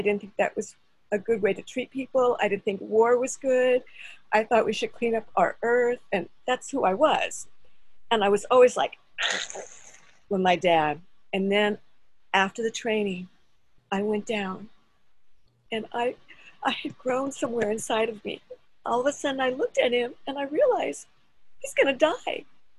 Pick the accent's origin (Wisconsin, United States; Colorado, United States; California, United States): California, United States; Southern California where I grew up, and I always see my parents.